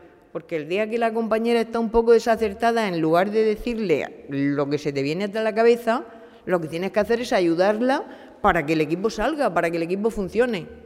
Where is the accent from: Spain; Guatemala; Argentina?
Spain; Region of Murcia; Y resulta que soy murciana.